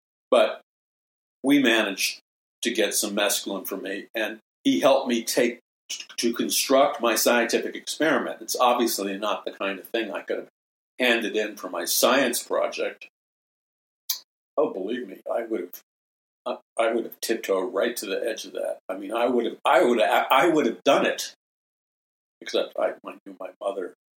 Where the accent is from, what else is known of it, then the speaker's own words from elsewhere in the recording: Ireland; I'll be really honest with you. I'm Irish.